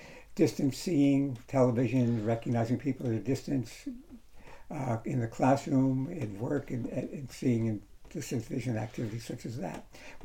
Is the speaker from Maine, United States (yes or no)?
no; New York, United States; and I grew up in the New York area.